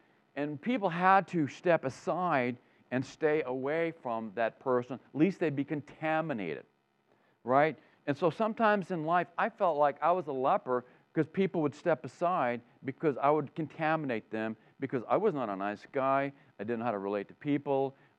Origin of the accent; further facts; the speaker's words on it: Maine, United States; Well, I left. I'm from Maine, and I thought, well, I was doing my fighting for my country.